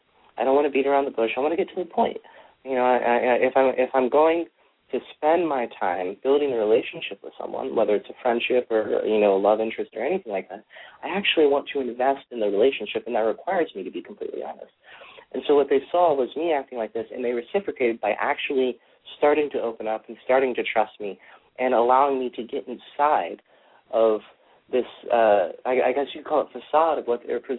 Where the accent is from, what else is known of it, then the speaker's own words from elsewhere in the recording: United States; as part of me being an American, as part of me being, you know, from the U.S.